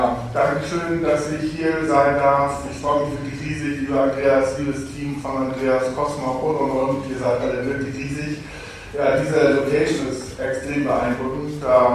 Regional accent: Hamburg, Germany; born there; Wie gesagt, gebürtig aus Hamburg.

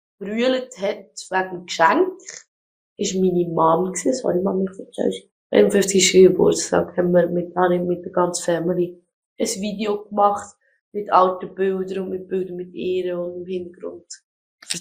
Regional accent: Switzerland; wir sind Schweizer

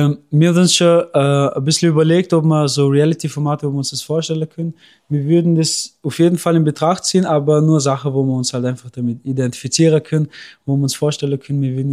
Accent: Bregenz, Vorarlberg, Austria; Ich bin in Bregenz geboren und aufgewachsen, 23 Jahre lang.

